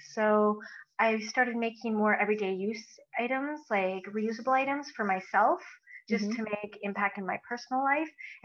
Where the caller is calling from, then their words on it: Edmonton, Alberta, Canada; I'm calling in from Edmonton, Alberta.